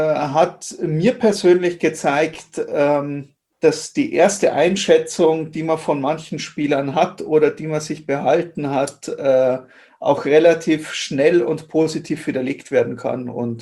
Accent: Munich, Bavaria, Germany; born there; als gebürtiger Münchner kann man mal in München spielen.

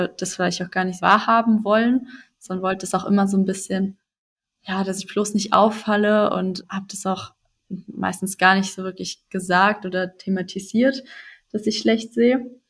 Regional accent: Saarland, Germany; hatte so eine Inklusionslehrerin von der Blindenschule im Saarland, wo ich herkomme.

